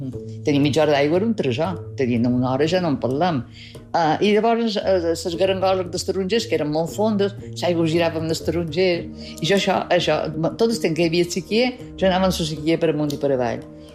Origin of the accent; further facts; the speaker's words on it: Sóller, Balearic Islands, Spain; Jo a Solla vaig ser molt feliç durant la meva infantesa a Solla.